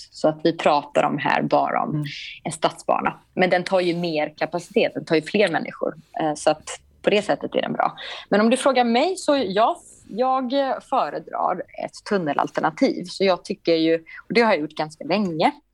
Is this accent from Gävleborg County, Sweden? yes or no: no; Gothenburg, Västra Götaland County, Sweden; Göteborgs hamn som vi äger som göteborgare